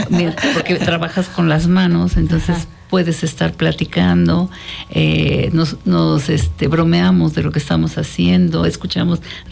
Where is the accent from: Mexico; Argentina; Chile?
Mexico; soy mexicana.